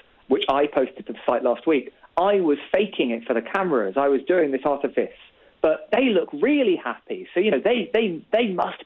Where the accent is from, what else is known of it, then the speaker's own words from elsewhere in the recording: United Kingdom; I'm British.